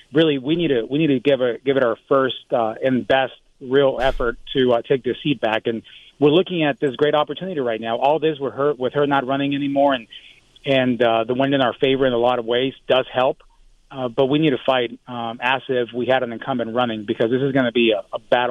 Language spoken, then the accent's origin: English; Tucson, Arizona, United States; I grew up in Tucson. My family immigrated from Mexico, and they chose the U.S. to be the place where they wanted to raise a family.